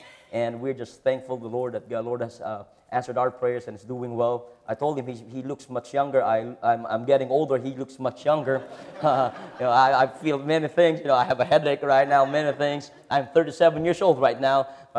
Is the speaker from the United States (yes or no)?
no; Philippines; first language Tagalog; English is a second language; And pardon me, at times when I get excited, I go back to my native tongue, Tagalog.